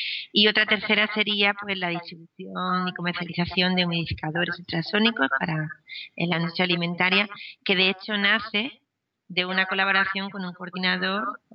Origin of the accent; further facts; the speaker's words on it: Murcia, Region of Murcia, Spain; Yo vengo de Murcia, así que me especialicé en química agrícola, que la tradición de huerta que tiene Murcia